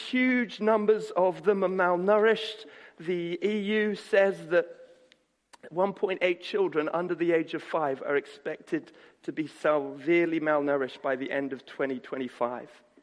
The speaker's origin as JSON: {"language": "English", "region": "Nairobi", "country": "Kenya", "tie": "born or raised there", "said": "Many of you knew I grew up in Kenya and Nairobi"}